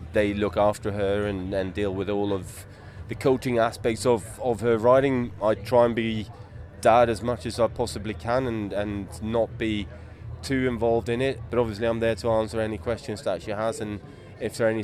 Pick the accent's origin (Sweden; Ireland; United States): Sweden; now in United Kingdom; I think I'm probably more British these days than I am Swedish, but I guess if you peel back the layers, it's still blue and yellow on the inside